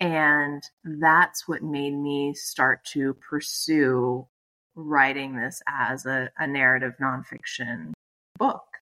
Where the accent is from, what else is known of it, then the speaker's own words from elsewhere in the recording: McKees Rocks, Pennsylvania, United States; So I grew up in McKees Rocks, PA, which is a small suburb outside of Pittsburgh.